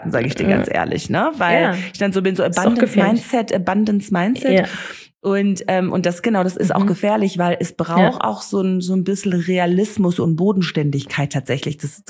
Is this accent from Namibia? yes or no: yes; Namibia; ich bin ja hier in Namibia aufgewachsen, bin ich sowieso sehr privilegiert aufgewachsen, aber ich konnte auf eine Privatschule gehen.